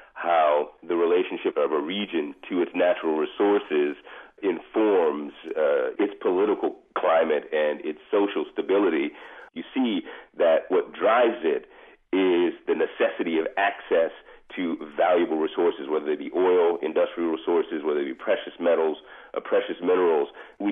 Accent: Washington, District of Columbia, United States; Yeah, I grew up in Washington. My mom was a lawyer for the government for many years

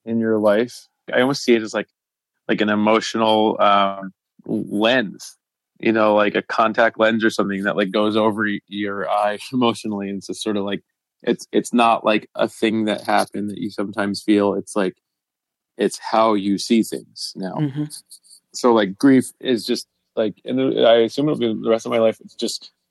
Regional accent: New Milford, New Jersey, United States; I grew up in New Milford, New Jersey. That's where I was until I was like 8

